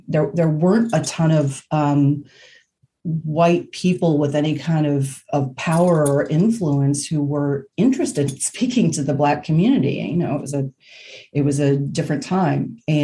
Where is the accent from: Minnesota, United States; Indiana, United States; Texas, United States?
Indiana, United States; I'm from Indiana.